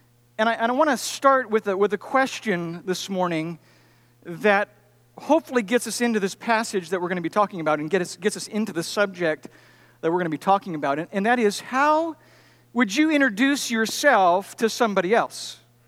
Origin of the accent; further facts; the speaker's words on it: Cedarville, Ohio, United States; having the distinct privilege of growing up in Cedarville, Ohio, and all that comes